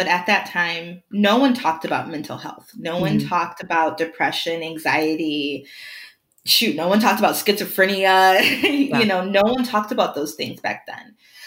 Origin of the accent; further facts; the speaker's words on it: Troy, Michigan, United States; I grew up in Troy, Michigan. And so the location matters because I will admit that Troy, Michigan is a very affluent city.